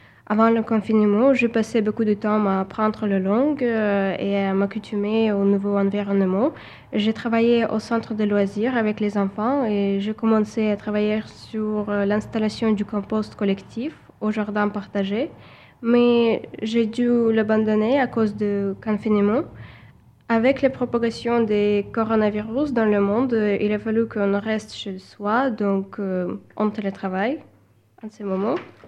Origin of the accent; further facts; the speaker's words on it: Russia; French is a second language; now in France; j'ai 23 ans, je viens de Russie.